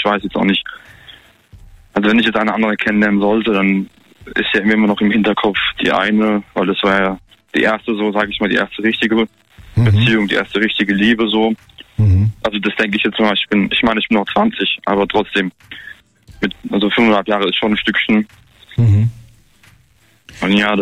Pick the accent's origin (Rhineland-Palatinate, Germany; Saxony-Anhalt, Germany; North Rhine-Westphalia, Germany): Rhineland-Palatinate, Germany; Bad Dürkheim; Ich komme aus Bad Dürkheim.